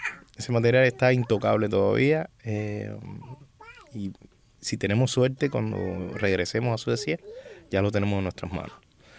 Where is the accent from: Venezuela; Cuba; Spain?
Cuba; now in Sweden; Salí de Cuba en...